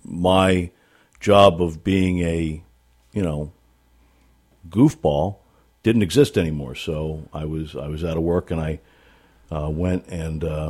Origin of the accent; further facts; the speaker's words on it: Baltimore, Maryland, United States; I grew up in Baltimore. Oldest of three kids. I have two younger sisters.